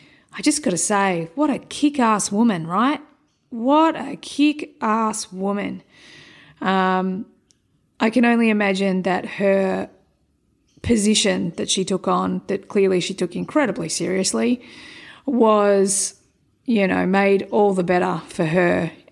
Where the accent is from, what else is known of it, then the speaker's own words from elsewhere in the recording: Australia; Being Australian, she is our monarch, or was our monarch.